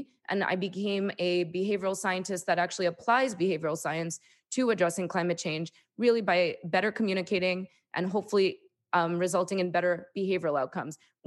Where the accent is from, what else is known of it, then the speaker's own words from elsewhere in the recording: New York, United States; And then I went to Columbia University. I'm from New York.